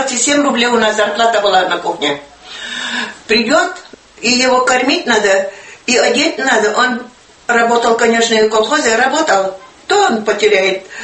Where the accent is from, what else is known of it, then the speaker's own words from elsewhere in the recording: Korino, Russia; Работала всю жизнь в Коринской больнице поваром. 50 лет. Родилась в Корино, жила в Корино, замуж вышла в Корино